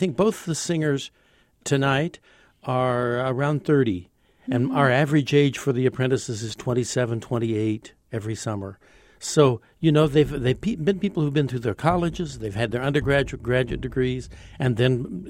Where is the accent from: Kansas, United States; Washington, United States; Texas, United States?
Kansas, United States; You know, I'm from Kansas, and I went to the University of Kansas, and then I started with the Kansas City Opera.